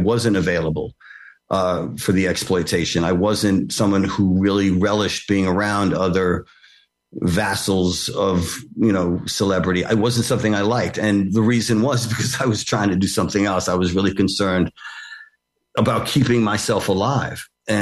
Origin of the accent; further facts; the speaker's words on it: New York City, New York, United States; Where I was growing up, where I grew up on Avenue C and 6th Street … lived on like 7th Street and Avenue B.